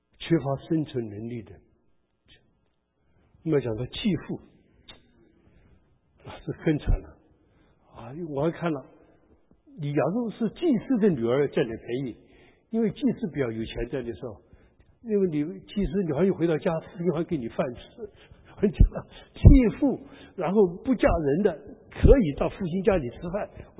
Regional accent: Taiwan; 我们台湾人

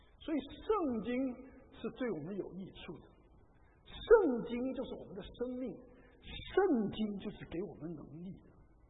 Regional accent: Taiwan; 我是从台湾来的，所以对台湾的新闻也很关心啊

